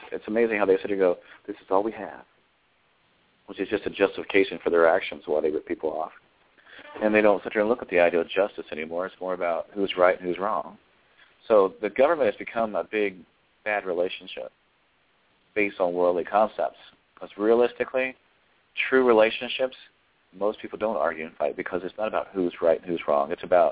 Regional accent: Colorado, United States; people ask me, where are you from? Oh, this is my hometown.

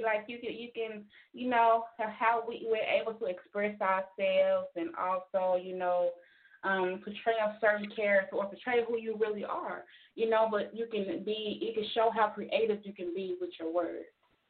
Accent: Greenville, Mississippi, United States; I am from the Delta of Mississippi, Greenville, to be exact.

